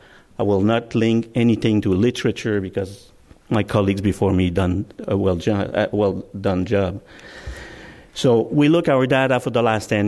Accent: Quebec, Canada; As David said, I'm coming from Quebec, and the presentation will be in French.

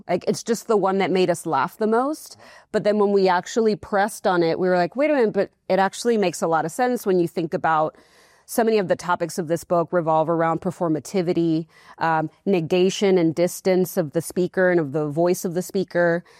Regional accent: Puerto Rico; moved away; And so growing up in Puerto Rico, it's so interesting because nowadays I'm constantly trying to get back to Puerto Rico and I feel this really deep homesickness.

